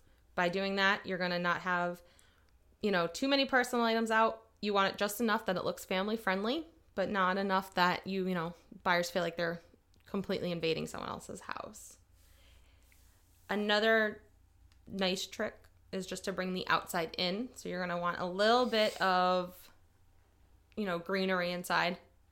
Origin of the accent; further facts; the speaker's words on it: New England, United States; We're from New England, so I base a lot of the designs we have either on like a coastal cottagey kind of feel or farmhouse design.